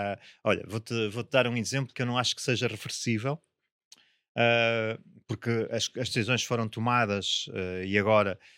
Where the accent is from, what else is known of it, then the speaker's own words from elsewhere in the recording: Angola; born there; Eu nasci em Angola e estive depois um par de meses a trabalhar em Angola, já passado muitos anos de lá estar